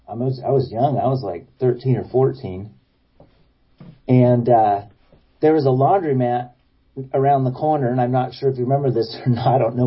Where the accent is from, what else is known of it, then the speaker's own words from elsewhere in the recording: Boise, Idaho, United States; I grew up in Idaho, in Boise, Idaho.